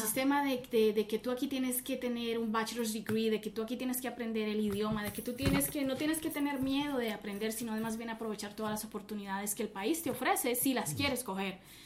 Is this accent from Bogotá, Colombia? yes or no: no; Cali, Valle del Cauca, Colombia; moved away as an adult; now in United States; yo soy colombiana, 200%. Soy de Cali, de la ciudad de Cali, es donde se baila muchísima salsa. Llegué a los Estados Unidos hace 16 años